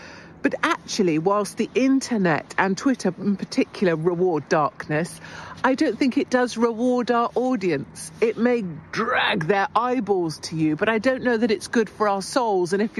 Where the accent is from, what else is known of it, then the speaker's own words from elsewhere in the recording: United Kingdom; I am a foreigner, I'm an outsider, I'm a British person.